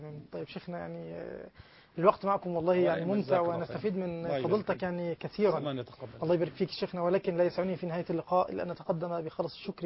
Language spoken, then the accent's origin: Arabic; El Sabaya, Kafr El Sheikh Governorate, Egypt; يعني انا في بلدتي مثلا السبايع في مركز البرولس، معظمها بيشتغلوا بالزراعه